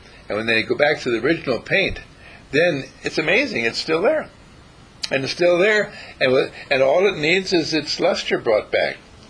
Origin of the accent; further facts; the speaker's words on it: Wauwatosa, Wisconsin, United States; I was born in Milwaukee, and then before I was even one, we moved to Wauwatosa.